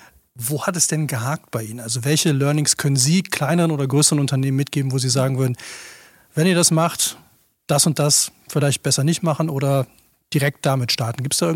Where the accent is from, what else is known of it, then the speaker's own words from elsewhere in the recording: Cologne, North Rhine-Westphalia, Germany; born there; als gebürtiger Kölner